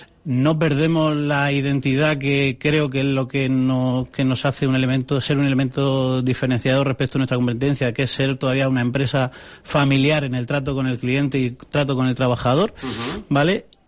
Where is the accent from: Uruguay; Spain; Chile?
Spain; La Rioja; Y soy riojano también. A partes iguales.